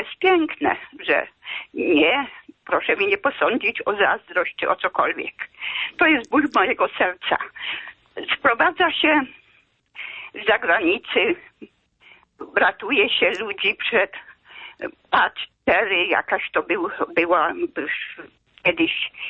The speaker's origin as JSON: {"language": "Polish", "town": "Kraków", "region": "Lesser Poland", "country": "Poland", "lives_now": "Gliwice, Poland", "said": "Ja jestem byłą krakowianką."}